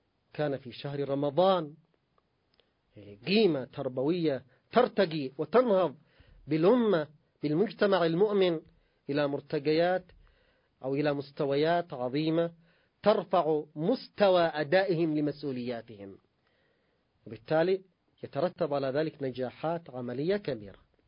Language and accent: Arabic; Yemen; نحن كشعب يمني من واقع انتمائنا الإيماني